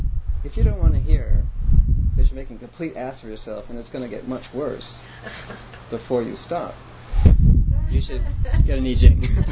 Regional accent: East Coast, United States; You know, like I'm from the East Coast, so, you know, I came out here and I had to learn all of that language

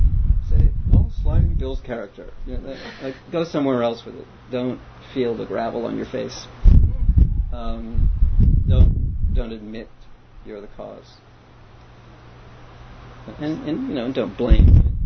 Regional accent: East Coast, United States; You know, like I'm from the East Coast, so, you know, I came out here and I had to learn all of that language

